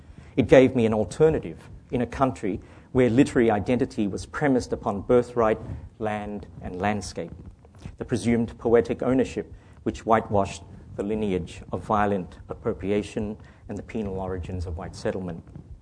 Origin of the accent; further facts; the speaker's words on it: Australia; So while I see myself as an Australian novelist with a small